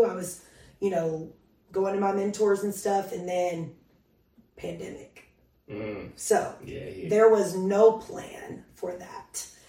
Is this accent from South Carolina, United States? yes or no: yes; Sumter, South Carolina, United States; I'm from Sumter, South Carolina, born and raised.